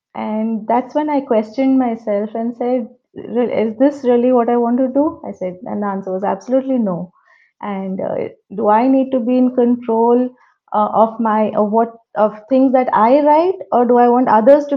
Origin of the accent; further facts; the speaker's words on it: Bangalore, Karnataka, India; also born or lived in Arunachal Pradesh; I was not born in Bangalore, but I was born in Arunachal Pradesh because my dad was in the army. And I grew up in Bangalore. That's where my childhood started. I studied in National Public School in Indiranagar in Bangalore.